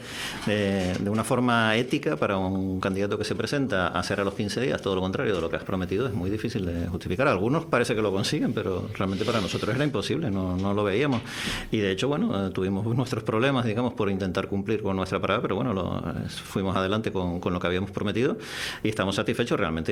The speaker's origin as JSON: {"language": "Spanish", "region": "Canary Islands", "country": "Spain", "said": "Los canarios somos españoles y tenemos derecho a esos fondos igual que el resto de ciudadanos."}